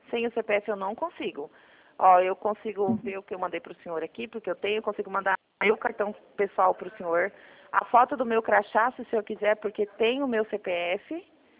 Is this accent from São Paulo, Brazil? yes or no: yes; São Paulo, Brazil; sou de São Paulo.